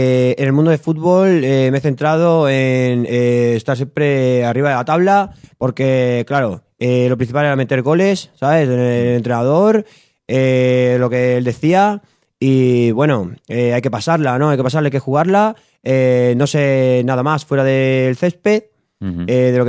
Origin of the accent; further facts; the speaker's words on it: Castile, Spain; Yo soy de un pueblo de Castilla, de la meseta, del interior de la península, ¿vale? Ahí era donde yo me crié, ahí era donde yo empecé a jugar fútbol, a pegar mis primeras patadas.